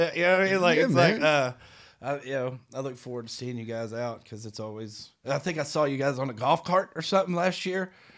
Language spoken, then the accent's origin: English; Tennessee, United States; I'm from Tennessee, and I grew up literally listening